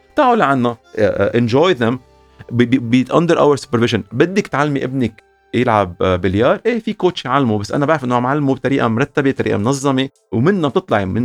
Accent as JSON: {"language": "Arabic", "town": "Kafra", "country": "Lebanon", "said": "مشكلتك انا مش من بيروت، انا مش جنوب، يعني انا من ضيعه اسمها كفرة."}